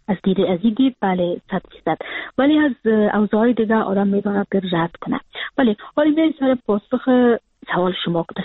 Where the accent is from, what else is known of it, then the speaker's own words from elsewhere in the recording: Kabul, Afghanistan; moved away as an adult; now in Frankfurt, Germany; من سال 2020 که فرداش 2021 بود کابل ترک کردم، و اون روز که سال نو تغییر میخورد من از ترکیه آمدم به فرانکفورت، یعنی 2021 بود.